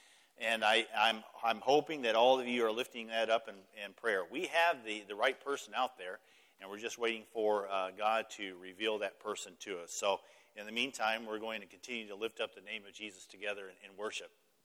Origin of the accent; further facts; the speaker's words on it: Apache Junction, Arizona, United States; that's my hometown. That's where I was born and raised. That's where I went to elementary and junior and high school.